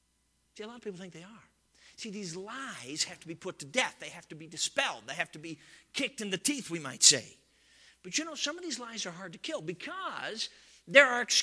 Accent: Chicago, Illinois, United States; Now, I don't know anything about the country because I grew up in Chicago.

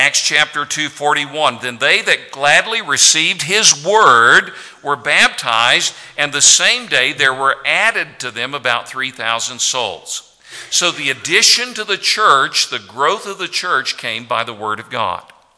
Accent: Tennessee, United States; I grew up in Tennessee. My dad worked for Eastman Kodak, but he wanted his boys to be on the farm, so I grew up milking cows by hand.

